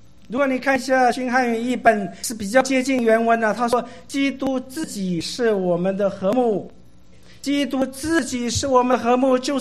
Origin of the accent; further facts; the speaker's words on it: Taiwan; 让我想到我是从小在台湾长大的